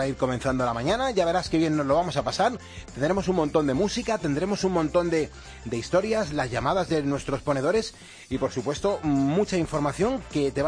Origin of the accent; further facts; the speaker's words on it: Mexico; Viendo mi email te darás cuenta de que soy mexicana y tal vez regrese a mi querido México en agosto o en septiembre.